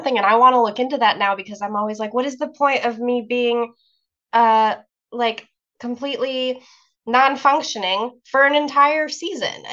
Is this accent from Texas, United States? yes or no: no; Ohio, United States; I definitely like went through it more growing up in Ohio, like the pollen was way more extreme